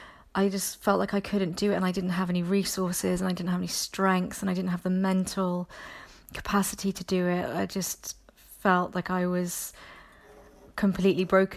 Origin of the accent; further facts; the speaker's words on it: Wales, United Kingdom; I'm from Wales